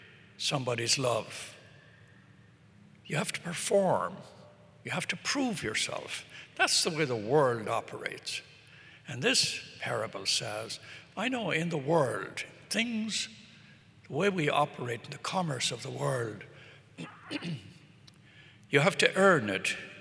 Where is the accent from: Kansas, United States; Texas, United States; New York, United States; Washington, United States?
New York, United States; Brooklyn; And by the way, I grew up in Brooklyn and I used to serve Mass for Father Murphy